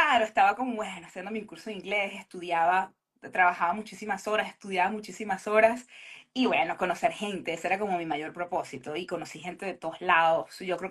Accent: Venezuela; born there; Yo tenía un posgrado también en Venezuela, mi país natal

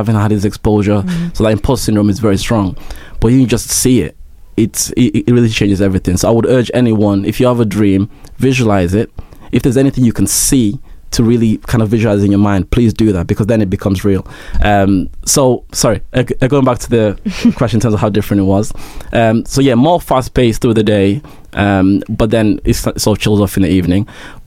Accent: Rwanda; moved away; I realized my home country is gone. I'm not going back to Rwanda anytime soon. This is my new home.

